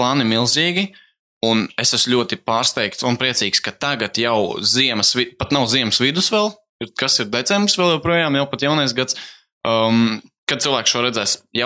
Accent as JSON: {"language": "Latvian", "town": "Ozolnieki", "region": "Jelgava", "country": "Latvia", "tie": "born or raised there", "also_born_or_lived": "Riga", "said": "es esmu no Ozolniekiem orģināli tā, tīri, kur man draugi visi un kur visi video visi vienmēr tapis. Jā, es Ozolniekos nomācījos līdz 3. klasei. Tad Jelgavā gadu, un tad no 5. Līdz sanāk 9. ieskaitot Rīgā centrā es mācījos."}